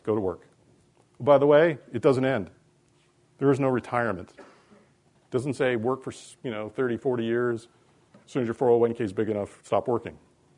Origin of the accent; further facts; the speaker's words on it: Midwest, United States; I mean, I grew up in the Midwest. I was a roofer as a kid in high school.